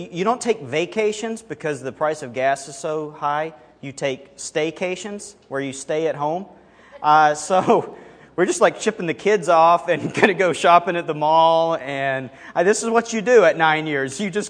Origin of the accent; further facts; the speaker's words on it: Alabama, United States; accent: southern; So if you ever pick up on a slightly southern accent, that's where it comes from, because I'm from Alabama. And we grew up on the Gulf Coast.